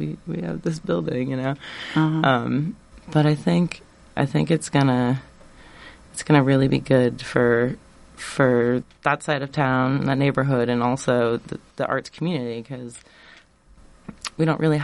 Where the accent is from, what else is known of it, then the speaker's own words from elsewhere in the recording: Ames, Iowa, United States; I am from Ames. Mm-hmm. I actually grew up just outside of Ames, and I went to Gilbert